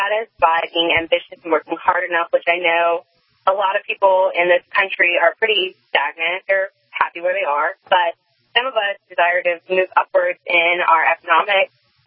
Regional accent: United States; So I was just saying I am unapologetically an American.

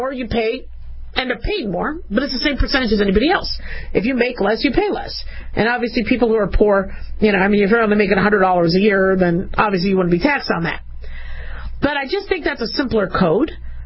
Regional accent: United States; as a American that's not wealthy and ultra wealthy and ultra ultra ultra wealthy

